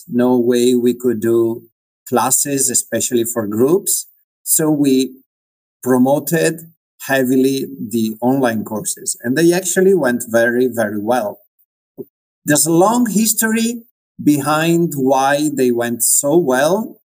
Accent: Italy; first language Italian; English is a second language; And then I came back to Italy, my hometown actually, and from my hometown, I started a language school 20 years ago.

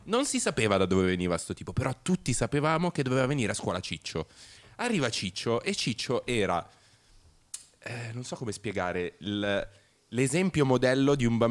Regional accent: Buccinasco, Lombardy, Italy; Io sono nato e cresciuto a Buccinasco.

